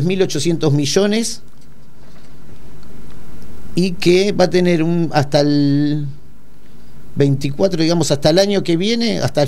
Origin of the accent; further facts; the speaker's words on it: Argentina; Acá tenemos que entender los argentinos que nosotros somos los dueños del Estado